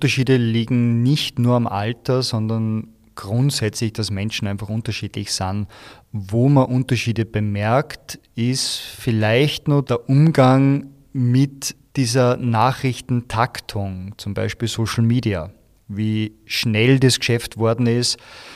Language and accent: German; Buchkirchen bei Wels, Upper Austria, Austria; also ich bin in Burgkirchen bei Wels aufgewachsen